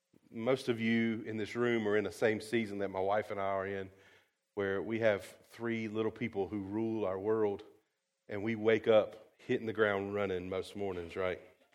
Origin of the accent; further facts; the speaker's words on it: Rockingham County, United States; I mean, I'm from Rockingham County, so I'm really not trying to go above anybody's head here.